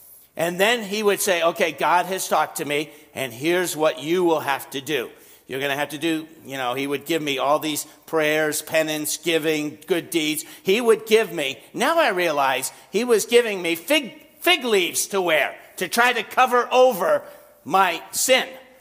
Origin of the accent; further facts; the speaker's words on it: New York City, New York, United States; So I grew up in New York, and I could always tell the kids. When I was 14 to 18, all the teenagers walked the streets in New York City.